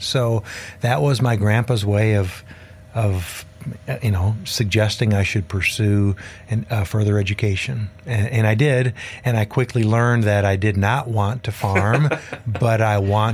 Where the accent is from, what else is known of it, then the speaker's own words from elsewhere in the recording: Minneapolis, Minnesota, United States; Prior to 1993, I grew up in South Minneapolis, so I'm actually a city kid.